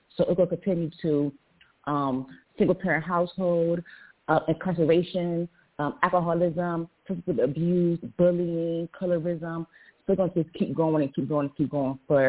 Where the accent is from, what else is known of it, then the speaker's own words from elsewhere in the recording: Orange, New Jersey, United States; I'm from Orange, New Jersey, and also West Orange, New Jersey.